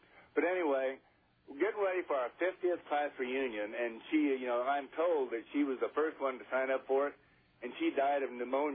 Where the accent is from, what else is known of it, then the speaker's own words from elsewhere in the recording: New Mexico, United States; This was out-of-state tuition in Texas. I'm from New Mexico.